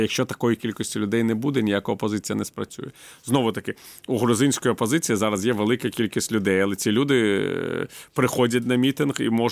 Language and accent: Ukrainian; Kyiv, Ukraine; А ви звідки? Я кажу, я з Києва.